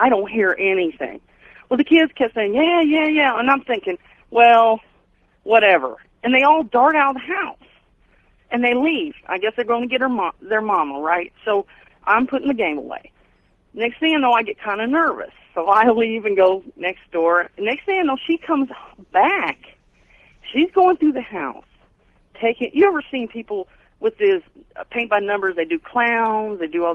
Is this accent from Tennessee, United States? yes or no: no; Kentucky, United States; I'm originally from Kentucky, okay?